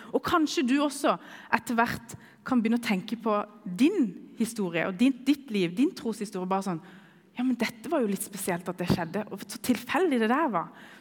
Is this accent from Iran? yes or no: yes; Iran; Jeg er kurder fra Iran